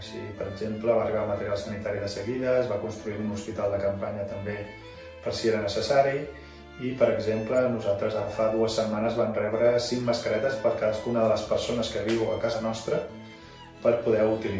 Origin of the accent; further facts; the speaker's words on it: L'Escala, Catalonia, Spain; moved away as an adult; now in Luxembourg; soc de l'Escala i des de setembre de 2019 visc a Luxemburg